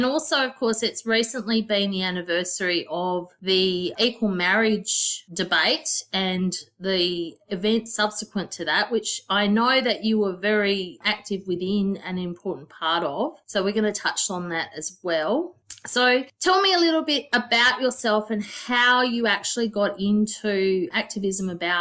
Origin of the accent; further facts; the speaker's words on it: Sydney, New South Wales, Australia; I mean, I grew up in Sydney during the 80s.